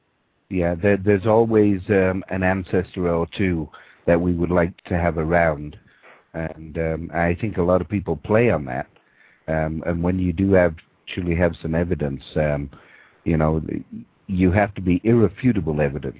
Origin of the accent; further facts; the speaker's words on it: Canada; We're Canadian, Reiki.